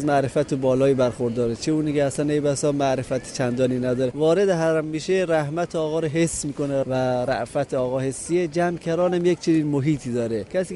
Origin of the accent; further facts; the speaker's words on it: Afghanistan; now in Qom, Iran; ما از افغانستان هستیم ولی ساکن قم.